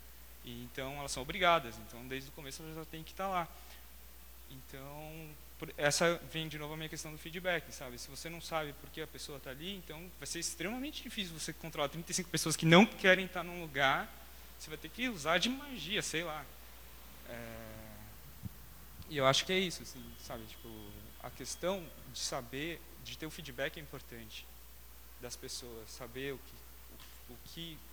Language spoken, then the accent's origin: Portuguese; São José dos Campos, São Paulo, Brazil; eu venho de São José dos Campos, então é uma escola de bairro pequena, de pessoas de baixa renda